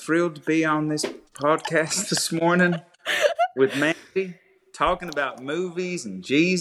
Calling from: Nashville, Tennessee, United States; Nashville, Tennessee. Nashville, Tennessee. I'm actually at home today, which is a rarity during this season of life.

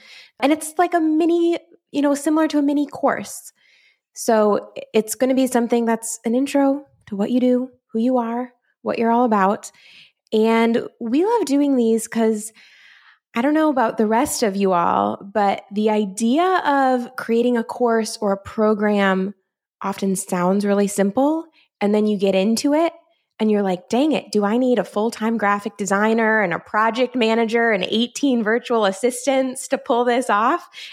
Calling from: Nashville, Tennessee, United States; I'm in Nashville, so middle of the U.S., and happy to be here.

